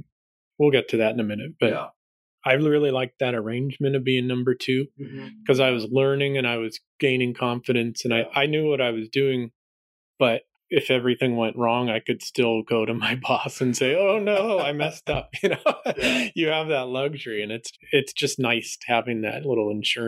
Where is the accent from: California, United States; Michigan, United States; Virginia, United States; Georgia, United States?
California, United States; Fullerton; didn't you grow up in Fullerton? And I said, well, not exactly. We didn't grow close by, but that's my hometown airport.